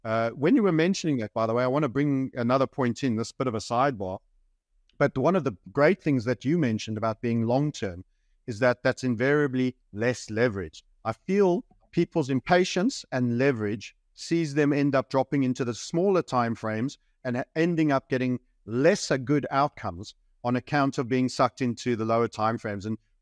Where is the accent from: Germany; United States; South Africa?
South Africa; born there; I was born here in Southern Africa, and I loved it. And of course, I was born during the apartheid era.